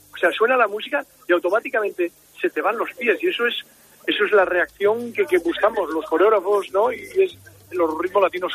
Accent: Cantabria, Spain; Imagínate, ¿cómo somos los cántabros?

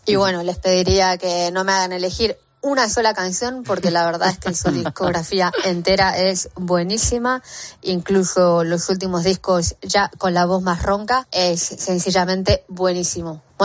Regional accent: Argentina; now in Canada; Yo soy de Argentina, pero me fui de Argentina muy jovencita, así que todavía no era de ir a conciertos sola

